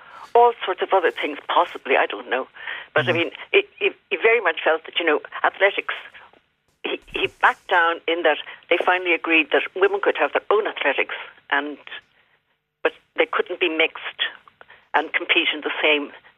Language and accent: English; Ireland; I grew up in John McQuaid's Ireland.